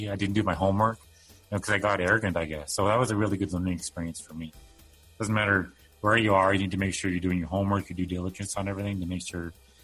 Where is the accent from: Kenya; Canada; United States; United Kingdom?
Canada; as a Canadian